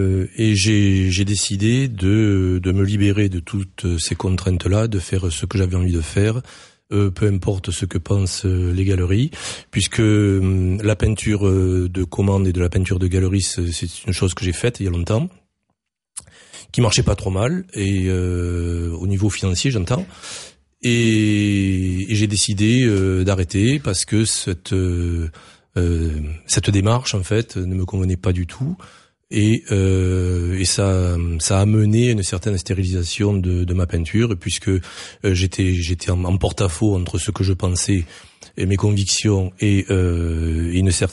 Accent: Toulon, Provence-Alpes-Côte d'Azur, France; moved away as an adult; now in Montauban, France; je suis arrivé de Toulon en 84, puisque après mes études, j'ai passé le concours d'instituteur, et j'en ai passé plusieurs, et je l'ai eu à Montauban, donc ce qui a fait que j'arrive à Montauban il y a 30 ans.

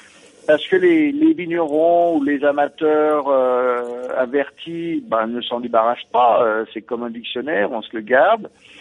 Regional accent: Auvergne-Rhône-Alpes, France; Je ne suis pas alsacien, je suis savoyard.

